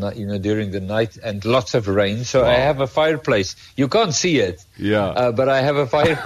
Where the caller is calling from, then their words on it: Hermanus, Western Cape, South Africa; I'm speaking from the Republic of Hermanus.